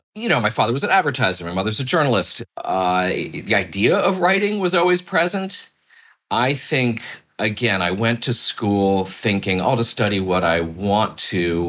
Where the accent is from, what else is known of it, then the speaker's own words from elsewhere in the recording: Massachusetts, United States; I am from suburban Boston originally, which just gets you nothing in terms of writing about one's childhood or experiences. It was a nice, cozy, leafy suburban existence.